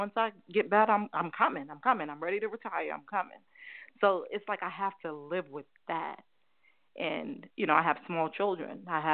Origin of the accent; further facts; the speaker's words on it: New York, United States; you know, I'm from New York, born and raised, all my family there, but I live in Georgia now.